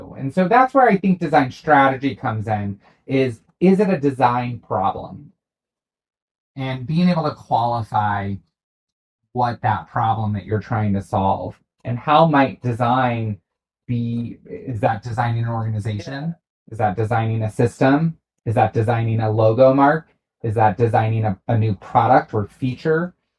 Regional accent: St. Louis, Missouri, United States; I'm from St. Louis

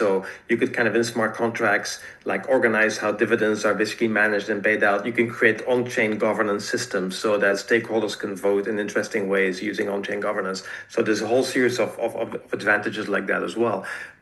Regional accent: Belgium; now in United States; I used to live in Belgium. I live in the US now. If I like when I was growing up in Belgium

